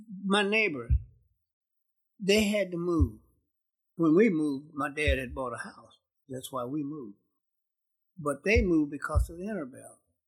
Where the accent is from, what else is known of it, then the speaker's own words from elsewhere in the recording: Akron, Ohio, United States; I said, I'm from Akron, Ohio.